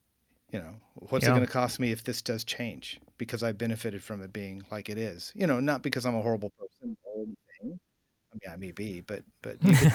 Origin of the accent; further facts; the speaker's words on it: Albuquerque, New Mexico, United States; I mean, I grew up in Albuquerque, and literally, I grew up on what was the Mexican side of town.